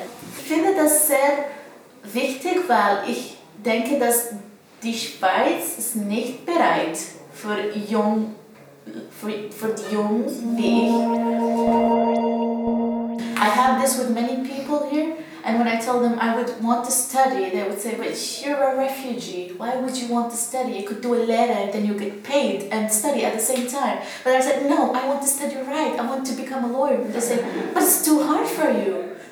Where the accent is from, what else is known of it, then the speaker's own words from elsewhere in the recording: Iraq; German is a second language; Im Moment, weil ich komme aus dem Irak.